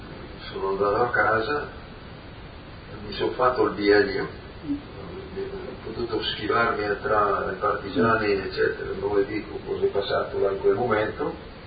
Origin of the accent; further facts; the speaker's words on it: Palmanova, Friuli-Venezia Giulia, Italy; sono cresciuto a Palma Nova, dove ho fatto la scuola commerciale di avviamento